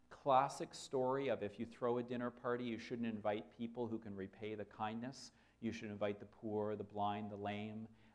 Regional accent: Winnipeg, Manitoba, Canada; it takes place in my hometown of Winnipeg.

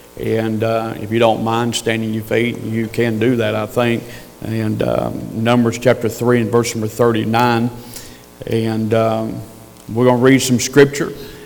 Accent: North Carolina, United States; we were born and raised in North Carolina.

